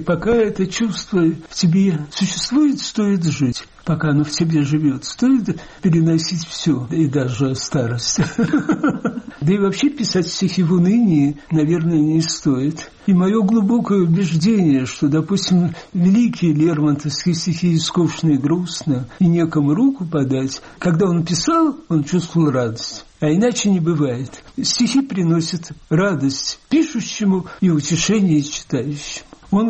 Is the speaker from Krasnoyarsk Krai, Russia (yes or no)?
no; Saint Petersburg, Russia; Я родился в Ленинграде, в больнице Рисмана на Петроградской. И всю жизнь провел здесь